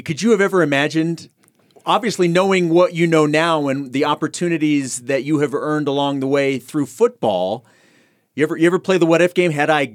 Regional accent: Kansas City, Missouri, United States; I'm from Kansas City originally.

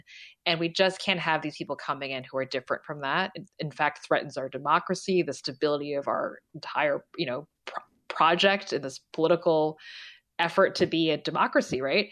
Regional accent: Virginia, United States; And growing up in Northern Virginia, where I'm sitting right now, my friends were from other parts of the world, too.

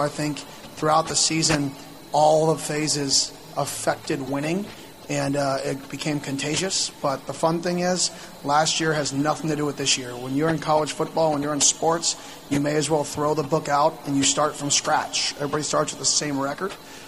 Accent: Arizona, United States; Yeah, obviously me being born and raised in Arizona, that's something I don't take lightly.

